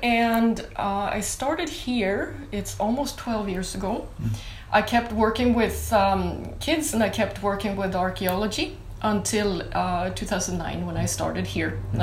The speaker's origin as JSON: {"language": "English", "country": "Sweden", "tie": "born or raised there", "said": "I grew up, I was born and raised in Sweden."}